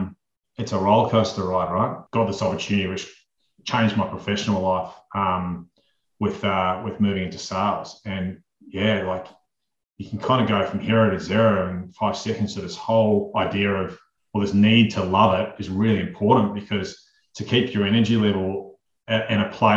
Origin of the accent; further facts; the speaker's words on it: New Zealand; moved away as an adult; now in Australia; I am a Kiwi, but I've been living here since 2004.